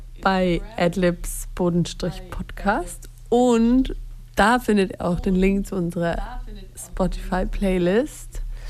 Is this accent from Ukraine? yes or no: no; Zurich, Switzerland; Nee, aber ich komme aus Zürich.